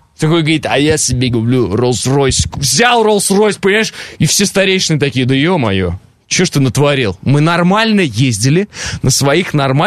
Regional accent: Orenburg Oblast, Russia; Ну, я предполагаю, вот смотри, ты, как и я, из Оренбургской области, да?

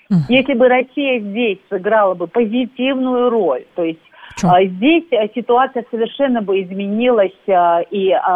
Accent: Georgia; Мы, безусловно, сами грузины тоже допускали ошибки

